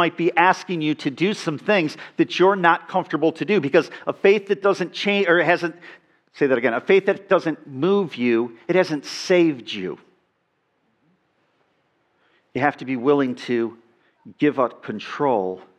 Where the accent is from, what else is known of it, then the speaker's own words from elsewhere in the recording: Illinois, United States; now in Michigan, United States; where I grew up in Illinois, we'd be talking about tornadoes right now. In Michigan, where I live, we'd be talking wind chill.